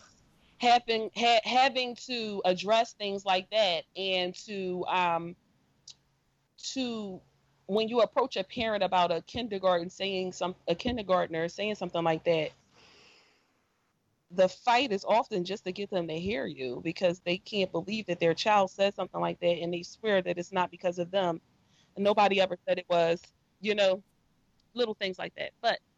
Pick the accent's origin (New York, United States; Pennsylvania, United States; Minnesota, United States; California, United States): Pennsylvania, United States; Philadelphia; Well, I am originally from West Philadelphia.